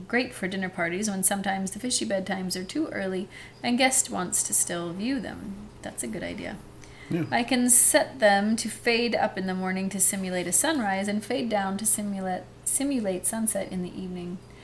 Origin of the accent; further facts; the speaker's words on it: California, United States; Probably because I'm from California.